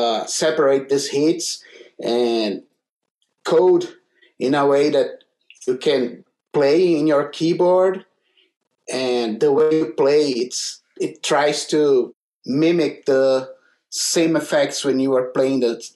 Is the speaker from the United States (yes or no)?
no; North Region, Brazil; I'm from Brazil as well, and I'm from the north of Brazil in the border of Amazon.